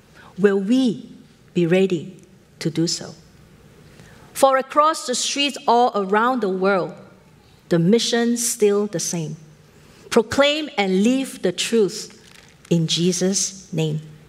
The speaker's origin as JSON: {"language": "English", "country": "Singapore", "said": "Being typical Singaporean, what did I do?"}